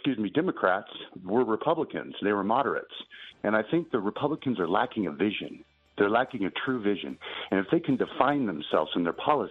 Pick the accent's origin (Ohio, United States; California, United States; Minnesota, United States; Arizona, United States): Arizona, United States; I'm actually from Arizona, and your previous caller is actually wrong.